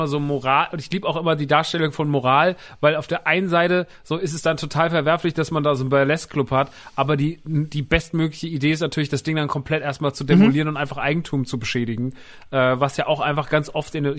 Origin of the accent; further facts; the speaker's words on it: Rodgau, Hesse, Germany; ich komme aus dem Rottgau.